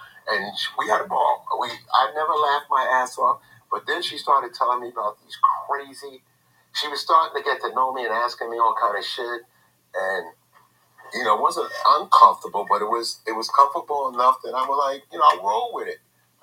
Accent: the South, United States; I'm from the South. I never stayed in New York.

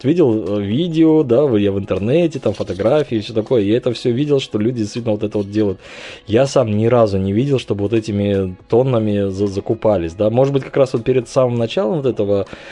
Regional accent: Uzbekistan; вот я родом из Узбекистана

